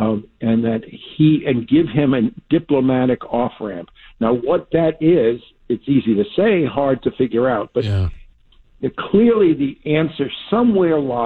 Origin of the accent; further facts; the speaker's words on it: Bayonne, New Jersey, United States; And in my hometown of Bayonne, New Jersey, there were two Ukrainian churches.